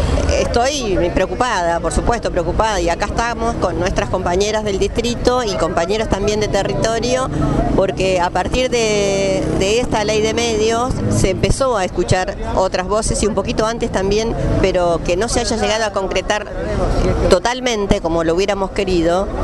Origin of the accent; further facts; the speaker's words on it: Esteban Echeverría, Buenos Aires Province, Argentina; soy de Esteban Echeverría